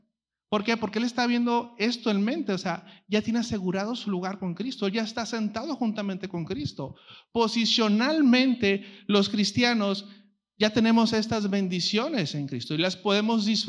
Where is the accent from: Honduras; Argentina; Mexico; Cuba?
Mexico; Sonora; pues nací en México, soy de Sonora